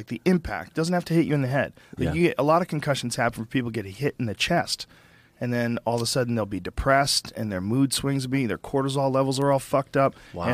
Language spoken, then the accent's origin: English; Boston, Massachusetts, United States; also born or lived in New Jersey; I was born in New Jersey, and I grew up in Boston.